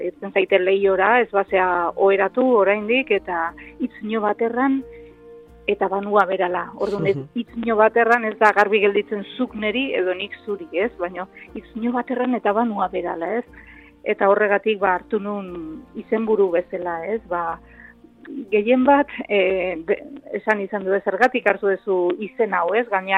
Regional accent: Hernani, Basque Country, Spain; born there; now in Orio, Spain; Berez Orion bizi naiz, baina bai. Bertan nire sorterria edo Hernani

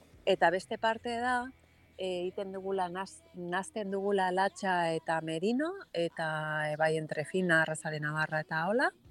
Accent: Catalonia, Spain; first language Catalan; Basque is a second language; now in Basque Country, Spain; etortzen naiz Kataluniatik eta jaio dut olako herrin eta badakit hizkuntza oso garrantzitsua dela

